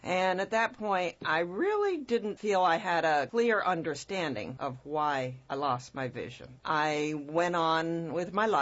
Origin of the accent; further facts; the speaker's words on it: Vermont, United States; moved away as an adult; I was born and raised in Vermont and lived there till I was a young adult in my early 30s.